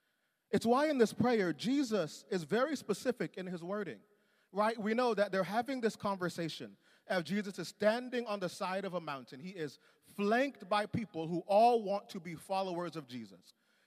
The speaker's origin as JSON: {"language": "English", "country": "Jamaica", "said": "I'm a Jamaican. For me, it's like rice."}